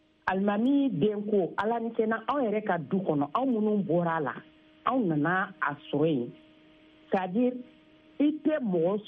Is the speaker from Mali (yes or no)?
yes; Mali; je suis une Malienne, je suis une Malienne.